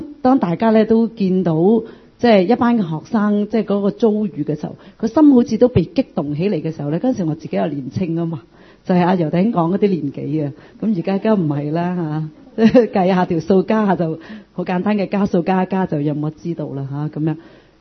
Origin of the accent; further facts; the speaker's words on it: Hong Kong; 我在這個香港的社會長大，土生土長，雖然我是原居民